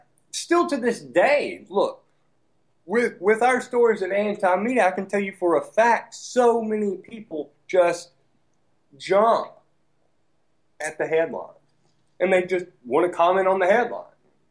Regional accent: the South, United States; Hey, I remember I was 6 years old and you know, I'm from the South.

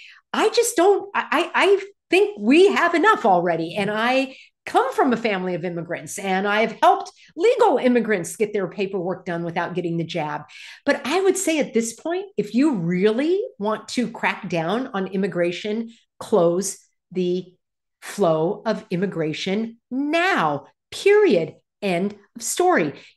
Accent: California, United States; That happened at where I grew up in Orange County.

